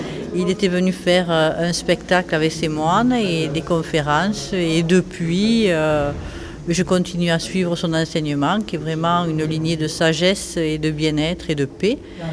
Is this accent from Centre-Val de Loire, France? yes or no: no; Saint-Affrique, Occitanie, France; je suis de Saint-Afrique